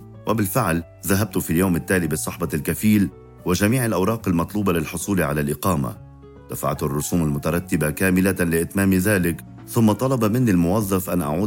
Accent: Syria; now in Lebanon; لأنني كسوري لاجئ لا يمكنني العودة إلى سوريا

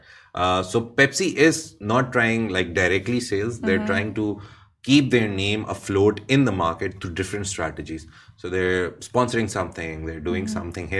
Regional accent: Pakistan; I know it like personally because I'm Pakistani, obviously.

